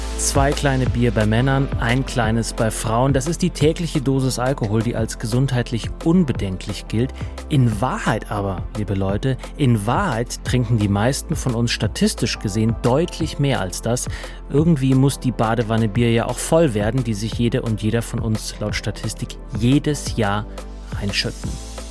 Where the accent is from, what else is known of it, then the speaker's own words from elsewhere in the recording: Bavaria, Germany; du und ich, wir sind beide aus Bayern